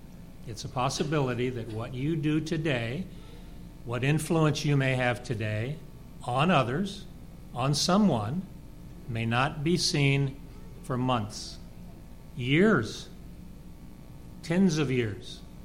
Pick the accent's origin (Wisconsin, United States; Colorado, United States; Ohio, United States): Colorado, United States; Denver; growing up in Denver playing Young America League baseball and football